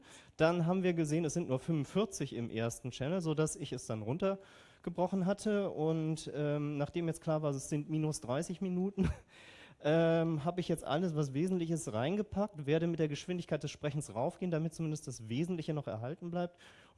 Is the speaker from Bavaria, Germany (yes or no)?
no; Berlin, Germany; ich komme aus Berlin